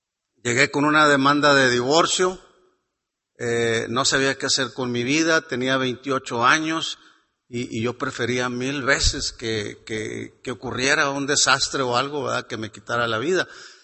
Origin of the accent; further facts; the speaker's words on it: Monterrey, Nuevo León, Mexico; soy un alcohólico más. Yo vengo de la ciudad de Monterrey, en México